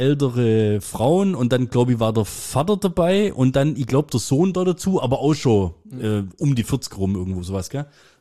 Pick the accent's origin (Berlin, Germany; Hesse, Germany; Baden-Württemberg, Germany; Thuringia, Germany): Baden-Württemberg, Germany; Freiburg; als Freiburger